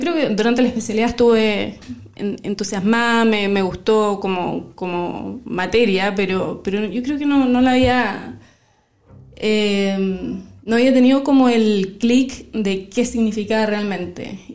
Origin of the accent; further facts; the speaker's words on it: Temuco, Araucanía, Chile; yo soy de Temuco, que en ese tiempo no era como un lugar de donde había cultivo o producción de uva